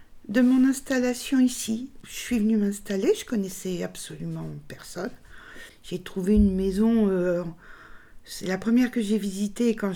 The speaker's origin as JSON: {"language": "French", "region": "Centre-Val de Loire", "country": "France", "tie": "born or raised there", "moved": "yes", "said": "quand je suis partie, j'étais jeune, quand je suis partie du Berry, il m'était dit plus jamais"}